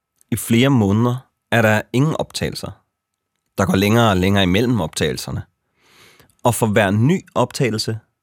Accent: Hvidovre, Capital Region of Denmark, Denmark; born there; Jeg blev født på Hvidovre Hospital.

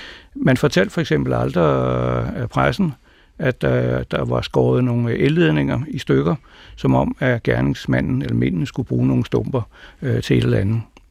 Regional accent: Gentofte, Capital Region of Denmark, Denmark; born there; Født i 1944 i Gentofte.

